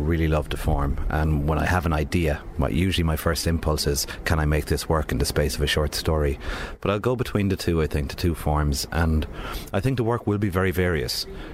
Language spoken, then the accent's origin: English; Ireland; sometimes as an Irish writer, you look at the map of our country, which is a small, tormented little rock on the edge of the Atlantic.